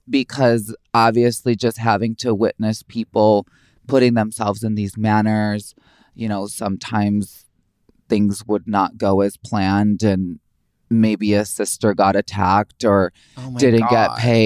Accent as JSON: {"language": "English", "town": "Chicago", "region": "Illinois", "country": "United States", "tie": "born or raised there", "said": "Like, because I grew up mostly around Latino and Blacks. Growing up in Chicago, it's very urban. So I didn't have many white friends."}